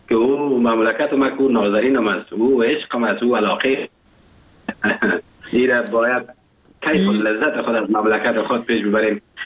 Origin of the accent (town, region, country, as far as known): Afghanistan; now in Germany